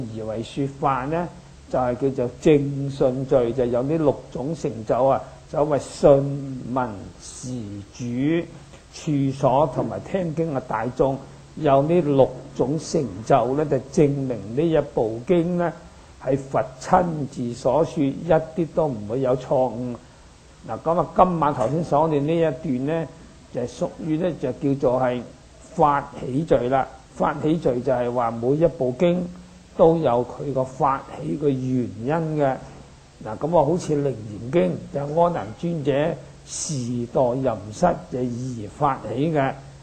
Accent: Guangdong, China; 嗱咁我係廣東人，標準廣東話就讀室利啦。

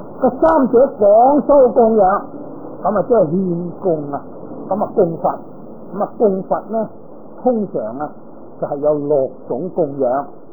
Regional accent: China; 咁啊香咧就系包括我哋中国人所烧一支支嘅香

